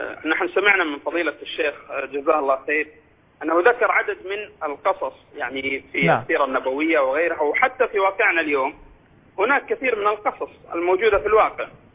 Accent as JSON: {"language": "Arabic", "town": "Jeddah", "region": "Makkah Province", "country": "Saudi Arabia", "said": "في فريق عندنا في جدة"}